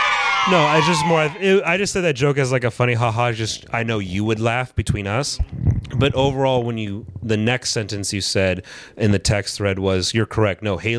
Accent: United States; I'm an American. The Pope doesn't matter to me.

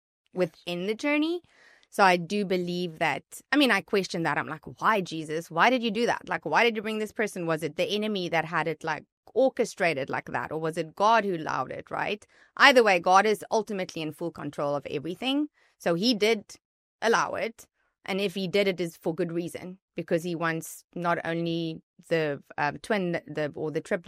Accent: South Africa; the church that I grew up in South Africa

